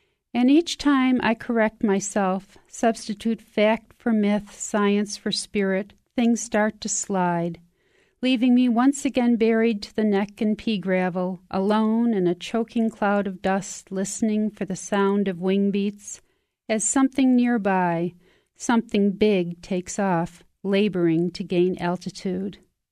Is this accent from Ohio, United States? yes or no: yes; Xenia, Ohio, United States; I'm a poet from Xenia, Ohio.